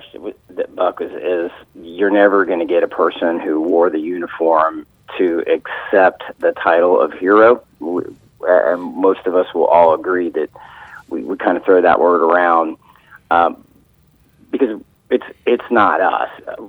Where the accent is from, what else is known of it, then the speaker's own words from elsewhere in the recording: Florida, United States; also born or lived in Columbus, Georgia; Yeah, I grew up in Florida, joined the Army out of school, and then spent most of my time in Columbus, Georgia